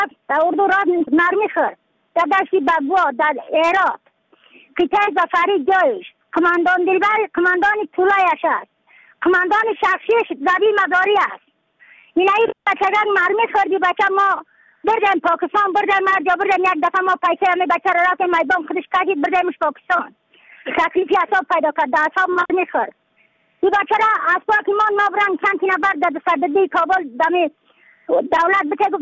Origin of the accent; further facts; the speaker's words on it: Badakhshan, Afghanistan; از بدخشان هستم، مرکز بدخشان، نسوالی اکل پایان، خیره وینگ